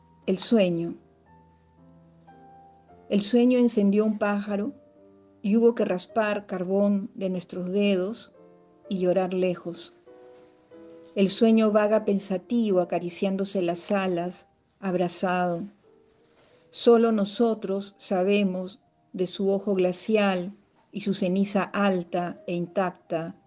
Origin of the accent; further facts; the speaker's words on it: Peru; soy peruana